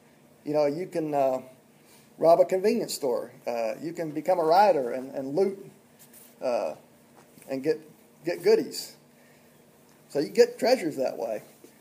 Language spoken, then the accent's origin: English; Arizona, United States; I had an experience when I grew up in Arizona, and we moved to Conway, kind of a small community.